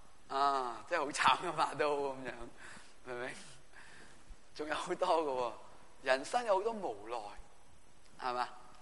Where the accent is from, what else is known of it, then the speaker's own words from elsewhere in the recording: Hong Kong; 你谂下我哋香港地680万人啦。